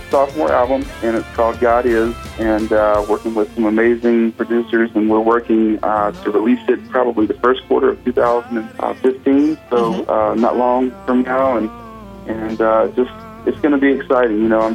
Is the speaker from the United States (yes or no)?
yes; Selma, Alabama, United States; also born or lived in Montgomery; I am from Montgomery, Alabama, and my dad pastored a couple of churches when I was a kid, but I grew up in Selma, and so a lot of people know Selma as the birthplace of civil rights, and also Montgomery, and so I live in a very historic area